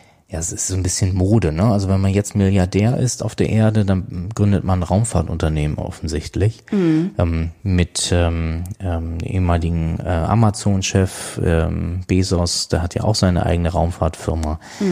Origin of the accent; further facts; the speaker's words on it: Kiel, Schleswig-Holstein, Germany; also born or lived in Preetz; Ja, ich bin in Preetz geboren und wir haben dann aber vor Kiel gewohnt.